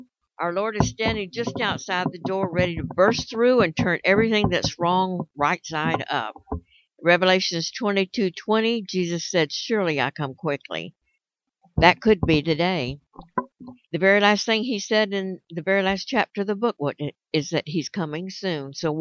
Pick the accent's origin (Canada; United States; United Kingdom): United States; Tampa, Florida; born there; I was born here in Tampa, Florida. I'm a native, and I am a cancer survivor